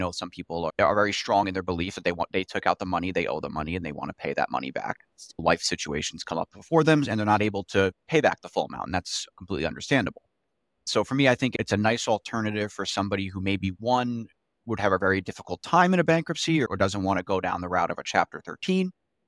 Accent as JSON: {"language": "English", "town": "New York City", "region": "New York", "country": "United States", "tie": "born or raised there", "moved": "as an adult", "lives_now": "Boston, United States", "said": "So I grew up in New York City. I moved out to Boston to go to law school."}